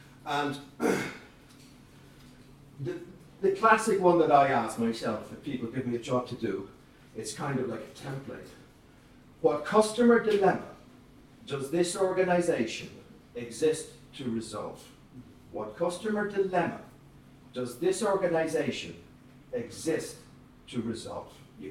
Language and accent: English; Dublin, County Dublin, Ireland; because I'm from Dublin and I can walk across one part of the city to the other without passing a pub